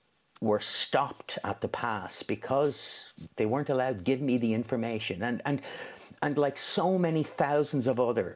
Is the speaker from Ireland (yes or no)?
yes; Dublin, Leinster, Ireland; born there; I was born in 1968 in St. Patrick's on the Navan Road